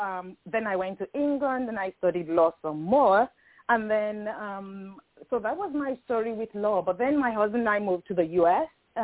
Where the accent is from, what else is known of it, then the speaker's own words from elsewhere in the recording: Nigeria; growing up in Nigeria